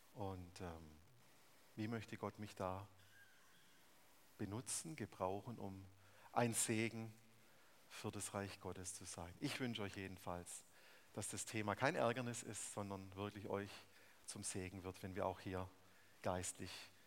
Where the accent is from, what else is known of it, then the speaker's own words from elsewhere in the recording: Germany; Also ich bin Deutscher.